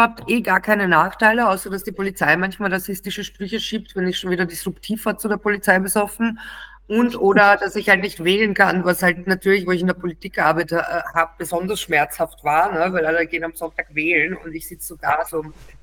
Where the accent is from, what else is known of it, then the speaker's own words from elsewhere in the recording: Kyiv Oblast, Ukraine; Wir sind in der Nähe von Tschernobyl nämlich aufgewachsen